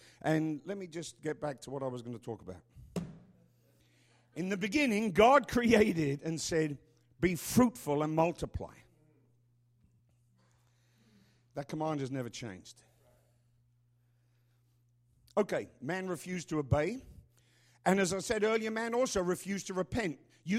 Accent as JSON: {"language": "English", "country": "United Kingdom", "tie": "born there", "said": "I'm British. Hello? I was born in Britain."}